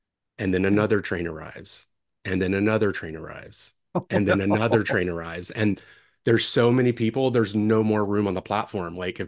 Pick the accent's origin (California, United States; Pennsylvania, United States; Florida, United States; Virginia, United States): Virginia, United States; I don't know the … that well because, like, I grew up in Virginia and they weren't on the radio.